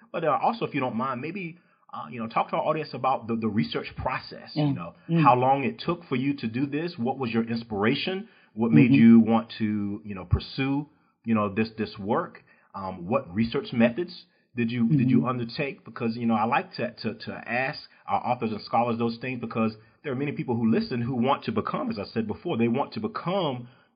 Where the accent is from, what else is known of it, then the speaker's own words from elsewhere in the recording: East Coast, United States; now in Texas, United States; I'm from the East Coast. You're from the West Coast. But we both got to Texas.